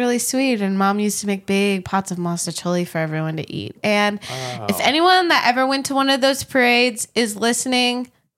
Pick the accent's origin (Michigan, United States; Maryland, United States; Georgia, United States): Michigan, United States; I'm from Michigan but too, but I've mitten? Always said mitten.